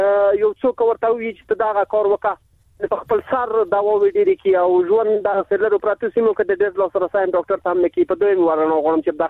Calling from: Maidan Wardak, Afghanistan; وردګ انده وردګونه

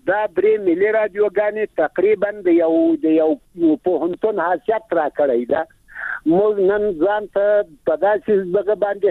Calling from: Ghazni, Afghanistan; د غزنی د ولایت د ناوی د ولسوالینا

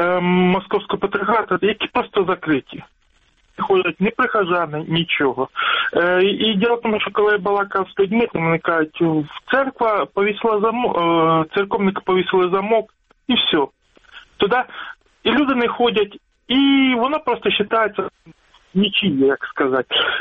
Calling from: Lubny, Poltava Oblast, Ukraine; место Лубны.

